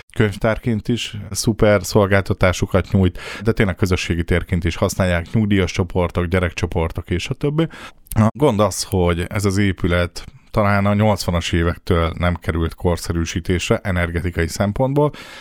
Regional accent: Miskolc, Borsod-Abaúj-Zemplén, Hungary; tehát sokan használjuk miskolciként is a tapolcai ősparkot

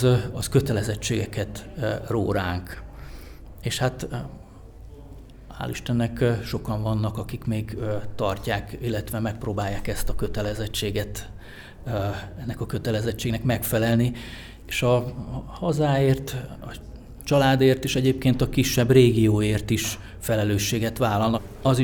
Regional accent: Budapest, Hungary; born there; én Budapesten születtem, az én nagyszüleim, ők párciumiak, tehát ott Nagybánya környéke, Sáros Magyar Berkesz, Szamoszcikó

